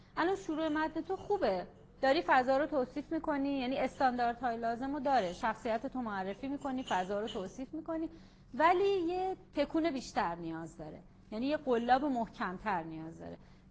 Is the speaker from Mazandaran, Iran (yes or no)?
yes; Mazandaran, Iran; در اینکه من مازندران بزرگ شدم، من تو همه عروسی‌های بچگیم چک سما دیدم